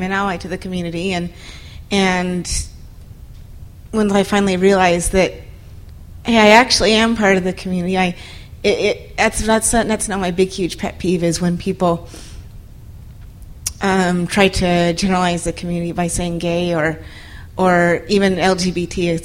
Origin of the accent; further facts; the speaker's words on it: Utah, United States; also born or lived in Provo / Kentucky; I live in Logan, Utah. I grew up mostly in Utah. I guess I was born in Provo. My first memories were actually in Kentucky, because we moved there when I was two. But we moved back to Utah when I was six.